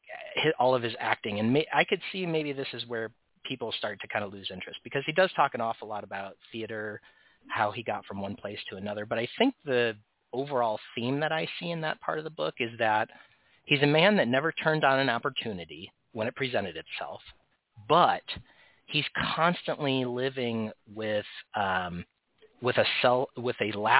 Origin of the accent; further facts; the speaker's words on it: United States; As a person from the United States, I know where London is.